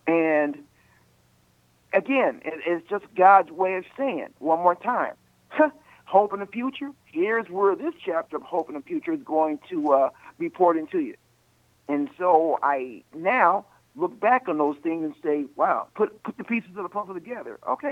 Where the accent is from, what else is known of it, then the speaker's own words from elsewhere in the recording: Chicago, Illinois, United States; Basically, the place Zion, Illinois, is 10 minutes from the home I grew up in.